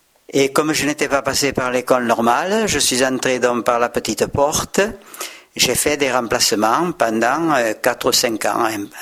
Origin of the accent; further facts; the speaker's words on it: Manciet, Occitanie, France; Je suis né à Sauboire, un petit village du Bas Armagnac, dans la commune de Manciette. Mon père est gascon, ma mère est venue d'Italie à l'âge de 17 ans. Mais ma famille est gasconne